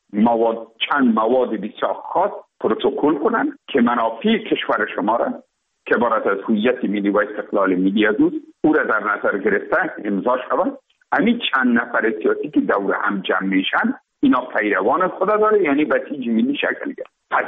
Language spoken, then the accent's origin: Persian; Afghanistan; تماما ما افغان هستیم